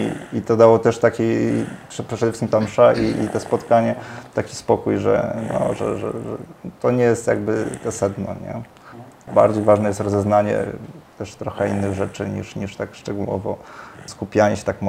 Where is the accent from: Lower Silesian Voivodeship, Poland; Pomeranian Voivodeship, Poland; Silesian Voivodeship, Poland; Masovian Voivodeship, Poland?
Masovian Voivodeship, Poland; Warsaw; Agata pochodzi z Krakowa, ja pochodzę z Warszawy.